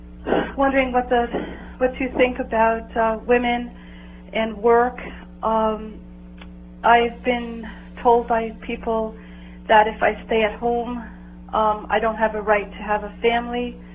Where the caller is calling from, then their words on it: Connecticut, United States; Connecticut.